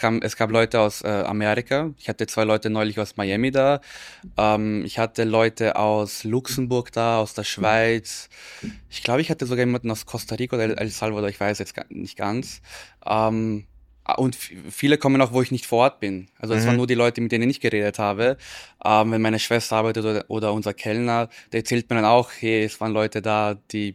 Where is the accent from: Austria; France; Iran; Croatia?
Austria; Vienna; Ich bin Wiener, ich bin hier geboren, hier groß gewachsen. Ich liebe Wien